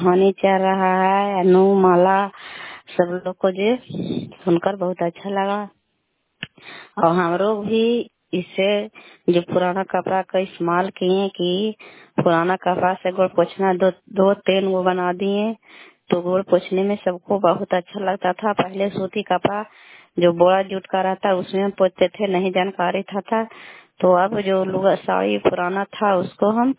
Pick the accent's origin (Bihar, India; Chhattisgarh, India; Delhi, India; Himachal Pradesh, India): Bihar, India; Chandi; प्रखंड चंडी, जिला ललंदा का निवासी हूँ।